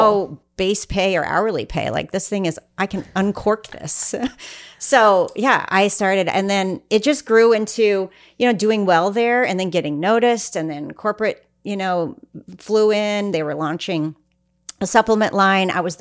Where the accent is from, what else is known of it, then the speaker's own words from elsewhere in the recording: Missouri, United States; Oh, yeah. I'm from Missouri.